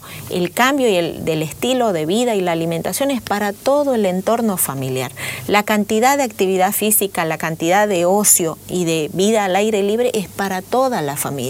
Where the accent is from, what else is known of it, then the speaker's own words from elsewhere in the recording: Bolivia; Nosotros no somos chinos, nosotros somos bolivianos.